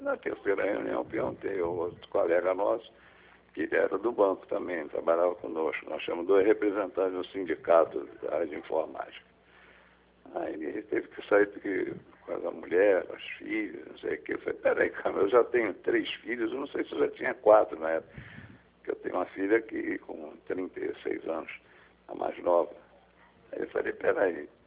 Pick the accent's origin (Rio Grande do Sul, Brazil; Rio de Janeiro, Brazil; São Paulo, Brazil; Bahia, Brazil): Rio de Janeiro, Brazil; eu sou nascido no centro da cidade, mas fui criado no Rio Comprido.